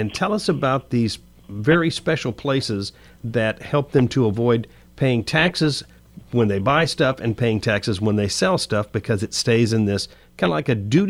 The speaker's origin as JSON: {"language": "English", "town": "Daytona Beach", "region": "Florida", "country": "United States", "tie": "born or raised there", "said": "And see, I grew up in Daytona Beach"}